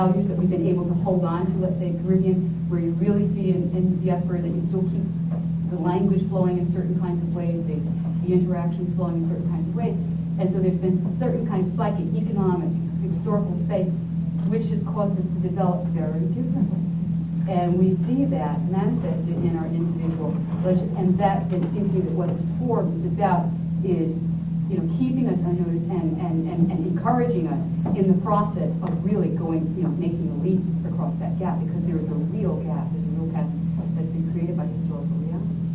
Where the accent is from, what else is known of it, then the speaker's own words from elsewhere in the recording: the South, United States; I grew up in the South, and I recognize the similarities in behavior and patterns of you know, parenting and extended family and so forth